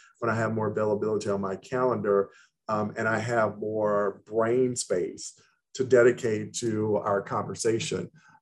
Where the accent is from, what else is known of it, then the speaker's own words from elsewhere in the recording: Louisiana, United States; now in Los Angeles, United States; this was during the time that I had relocated to Los Angeles. And so I'm originally from Louisiana.